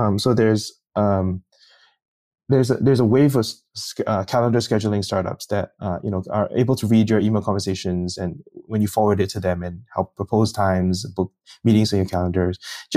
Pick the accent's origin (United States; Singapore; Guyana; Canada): Singapore; I was a government scholar, and I'm from Singapore